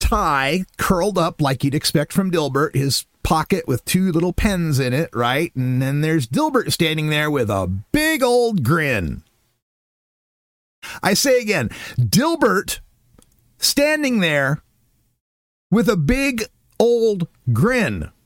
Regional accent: Oregon, United States; we're going to take a look up here in my home state in Portland, Oregon

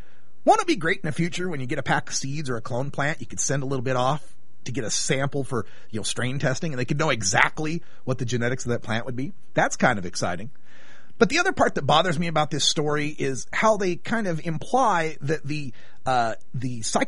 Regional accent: Oregon, United States; driving 53 miles per hour over the speed limit in a hot-boxed car on the main north-south freeway in my home state is not necessarily reckless driving.

